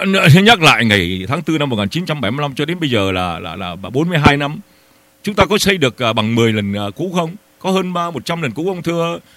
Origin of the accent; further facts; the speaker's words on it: Northern Vietnam, Vietnam; moved away; Tôi là Bắc Kỳ di cư đó anh. Anh nhắc lại, anh nhắc lại, tôi mang ơn miền miền Nam lắm anh ạ.